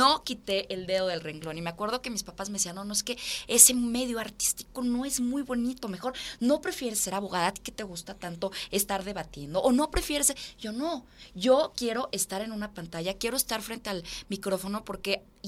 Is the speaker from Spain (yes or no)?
no; Mexico; Y yo, porque yo soy mexicana